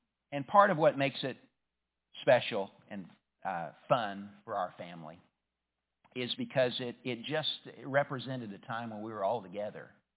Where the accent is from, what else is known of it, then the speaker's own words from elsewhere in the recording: Tennessee, United States; also born or lived in San Diego, United States; I grew up in East Tennessee, but I was actually born in San Diego, California.